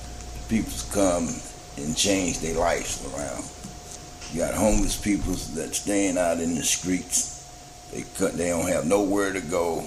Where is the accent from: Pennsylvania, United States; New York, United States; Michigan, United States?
Michigan, United States; Grand Rapids; now in mid-Missouri, United States; I come from Grand Rapids, Michigan. You know, there in Grand Rapids, Michigan, it's a lot different than it is here in mid-Missouri.